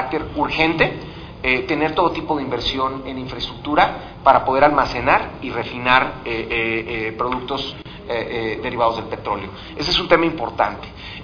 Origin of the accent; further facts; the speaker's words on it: Mexico; Creo que también es nuestro deber como ciudadanos y como mexicanos hacer pues señalamientos propositivos